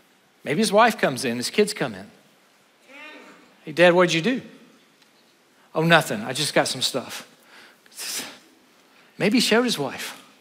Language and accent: English; South Carolina, United States; I'm from South Carolina.